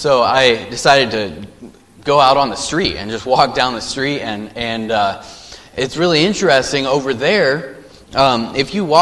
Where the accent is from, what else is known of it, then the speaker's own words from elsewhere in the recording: United States; And as soon as it came up in conversation that, as an American, why am I here?